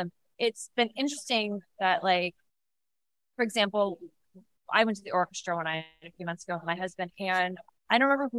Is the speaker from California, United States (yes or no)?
yes; Los Angeles, California, United States; now in Minneapolis, United States; I live in Minneapolis, but I'm actually a California native. Wound up in Minneapolis 3 years ago. I know everyone says I'm crazy, like, how did I go from sunny LA to Minneapolis?